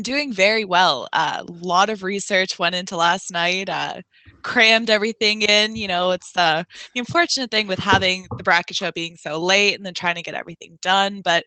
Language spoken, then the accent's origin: English; Canada; I'm Canadian